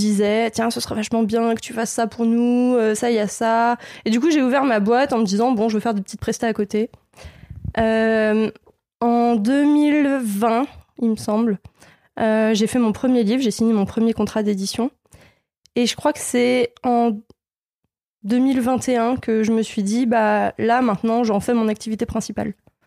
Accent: Lille, Hauts-de-France, France; J'adore venir de Lille. J'adore habiter à Lille. Du coup, je serais fière de dire que je suis lilloise et voilà.

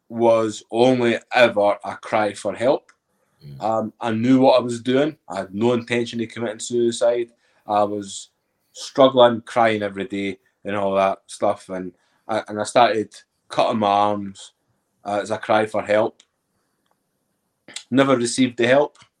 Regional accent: Edinburgh, Scotland, United Kingdom; accent: Scottish; Yeah, so I'm from Edinburgh. You can probably tell by the Scottish accent.

